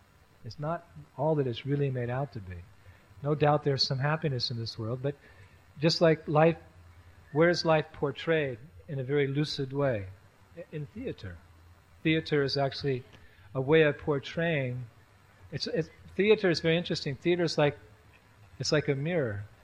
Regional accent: United States; I'm American. I live in Massachusetts.

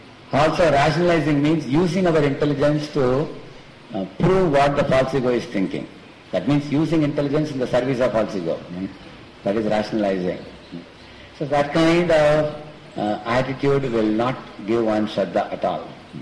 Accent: South India, India; You see, like I hail from South India. In South India, when we are smart Brahmanas

